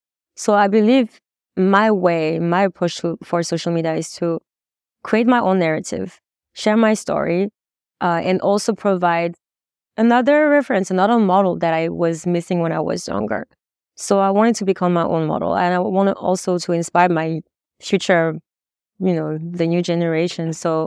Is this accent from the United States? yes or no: no; France; I'm Asian, basically. And I feel like growing up in France was a bit challenging